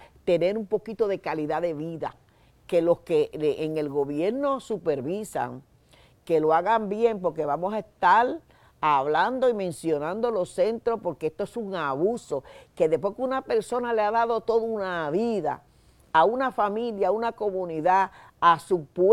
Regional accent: Dominican Republic; now in Moca, Puerto Rico; pues desde que llegué de República Dominicana estoy viviendo en el Pueblo de Moca, aunque me he desarrollado mucho entre Aguadilla y Lares en cuanto a lo que tiene que ver con los medios de comunicación.

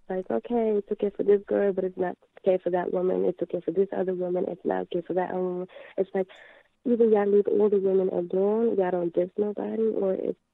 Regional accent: Italy; No, I'm actually from Italy, Italian.

